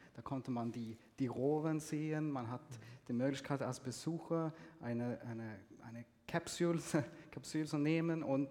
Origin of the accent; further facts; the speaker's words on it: Sweden; German is a second language; weil ich komme ursprünglich aus Schweden, ich drücke mich viel eleganter aus auf Schwedisch oder Englisch